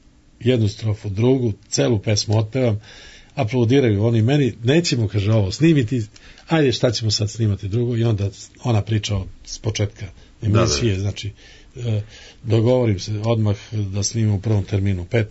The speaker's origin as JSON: {"language": "Serbian", "town": "Vranje", "region": "Southern and Eastern Serbia", "country": "Serbia", "said": "zakucao sam tamo u muzičku produkciju i kažem, ja sam pevač iz Vranja, hoću da snimim za Radio Skoplje."}